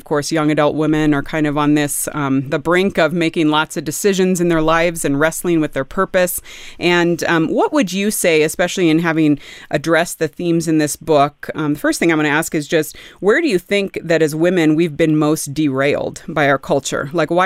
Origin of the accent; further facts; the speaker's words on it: California, United States; I was given a script growing up in the California public public schools that I was supposed to be successful